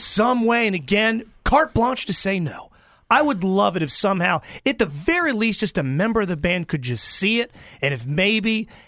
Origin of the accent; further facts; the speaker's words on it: Maryland, United States; And I grew up in Maryland.